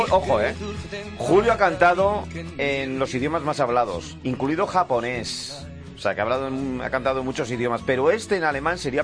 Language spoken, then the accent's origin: Spanish; Bilbao, Basque Country, Spain; yo que soy de Bilbao